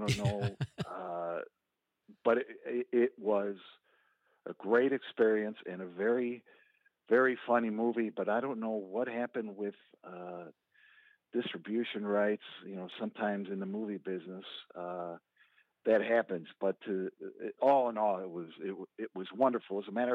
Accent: Chicago, Illinois, United States; growing up in Chicago on the Northwest Side, Portage Park.

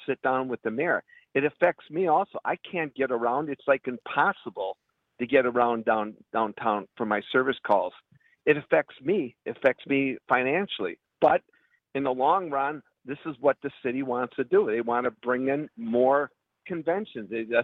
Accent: Milwaukee, Wisconsin, United States; now in Sussex, United States; I was born in Milwaukee. I lived in Milwaukee up until I was about 25 years old. So I moved out to Sussex when I was 25. So, yeah, I'm part of Milwaukee.

